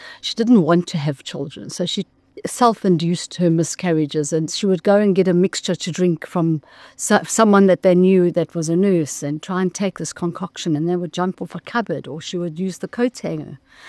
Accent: Pietermaritzburg, KwaZulu-Natal, South Africa; now in Johannesburg, South Africa; we grew up in Pietermaritzburg, and then we left Pietermaritzburg.

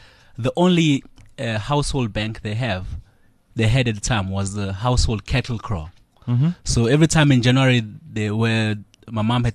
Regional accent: Ndwedwe, KwaZulu-Natal, South Africa; So with this livestock wealth, it really stems from my growing up in Ndwedwe. Ndwedwe is not far from Kingshaka Airport.

